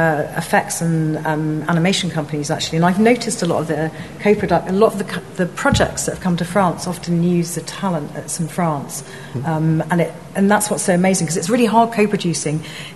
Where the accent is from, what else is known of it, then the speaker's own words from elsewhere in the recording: London, United Kingdom; I can say that because I'm from London.